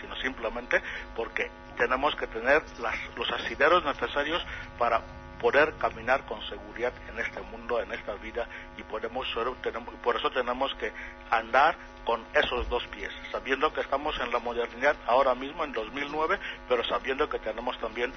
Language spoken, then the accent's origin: Spanish; Equatorial Guinea; yo no soy el único guineano que fue circuncidado, todos lo estamos